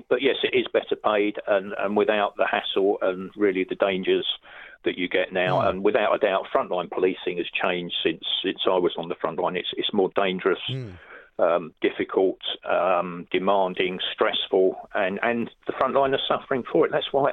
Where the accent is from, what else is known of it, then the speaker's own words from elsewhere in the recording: London, United Kingdom; And I'm talking as a Londoner from inner city estates that know the streets